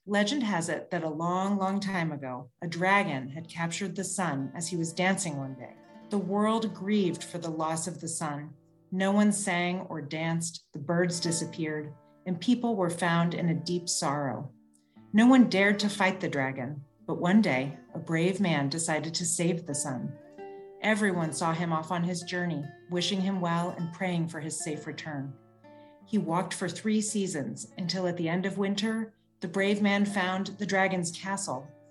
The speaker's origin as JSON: {"language": "English", "town": "Houston", "region": "Texas", "country": "United States", "tie": "born or raised there", "said": "I grew up in Houston, Texas. Gardening was not my thing. And so when I moved to Moldova, I had such an interesting relationship with nature that I had never had before."}